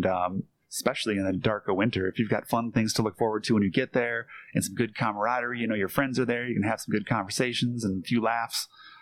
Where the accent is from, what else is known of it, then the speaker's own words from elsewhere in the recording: Green Bay, Wisconsin, United States; I grew up in Green Bay, so it's kind of in the blood.